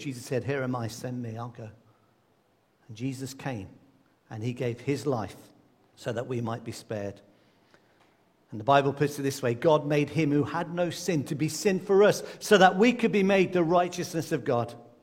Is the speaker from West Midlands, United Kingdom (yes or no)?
yes; Coventry, West Midlands, United Kingdom; where I come from, because I grew up in the Midlands, the city of Coventry.